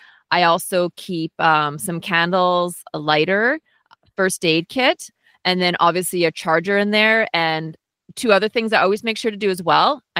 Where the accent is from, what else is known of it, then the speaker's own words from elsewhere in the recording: Manitoba, Canada; You know, even someone born and raised in Manitoba, if I don't have to go out, I don't go out.